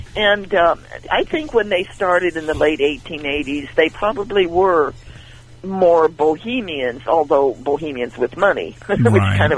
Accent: San Luis Obispo, California, United States; I was born and raised in San Luis Obispo.

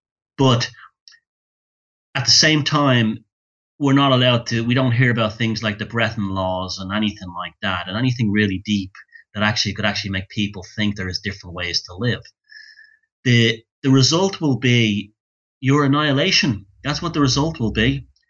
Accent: Dublin, Leinster, Ireland; Even if you're Irish like I am, you may be a Viking as well. Viking. Yeah. I'm from Dublin.

